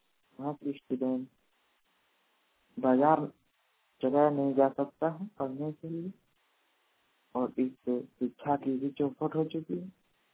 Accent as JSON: {"language": "Hindi", "town": "Jamui", "region": "Bihar", "country": "India", "said": "ग्राम जमुई, सरपंच छोटा, जिला जमुई का निवासी हूँ।"}